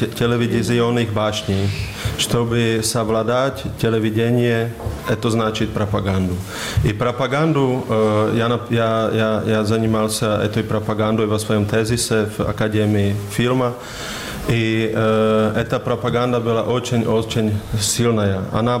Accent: Serbia; also born or lived in Prague, Czechia; Часть моей семьи я из Сербии. И мы в Праге очень сильно проживали

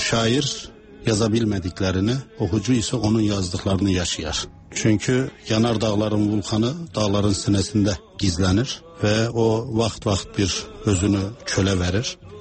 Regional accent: Ankara, Turkey; also born or lived in Munich; now in Berlin, Germany; Türkiyədə anadan olmuşam, Ankaralıyam. Ankaranın bir şəhərindən. Və 70-ci ildən bu tərəfə Almaniyada yaşayıram. 8 ilə yaxın Münxendə yaşamışam. 80-ci ildən bu tərəfə də Berlində yaşayıram.

